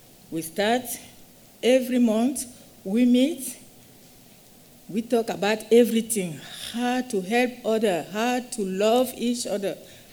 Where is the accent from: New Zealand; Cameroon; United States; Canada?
Cameroon; first language French; English is a second language; moved away as an adult; I was born and raised in Cameroon, Africa. I am 26 years nurse retired. I speak French like my first language and other different languages.